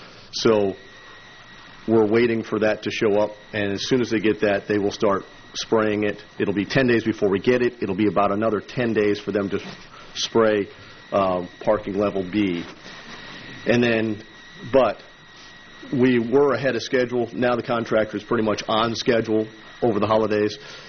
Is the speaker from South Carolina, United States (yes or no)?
no; Port Orange, Florida, United States; And I'm from Port Orange, Florida.